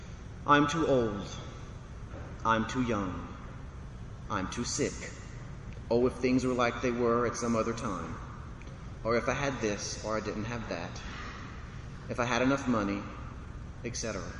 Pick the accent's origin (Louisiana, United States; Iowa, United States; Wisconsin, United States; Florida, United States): Louisiana, United States; Ville Platte; I'm from Villeplatte, we're all crazy.